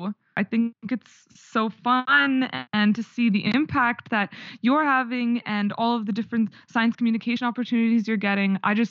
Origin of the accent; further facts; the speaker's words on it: Canada; now in Switzerland; I'm from Canada. My family immigrated to Canada from Ukraine, and I studied mechanical engineering in Montreal